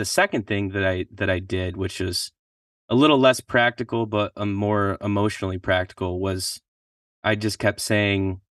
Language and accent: English; Michigan, United States; I'm from Michigan.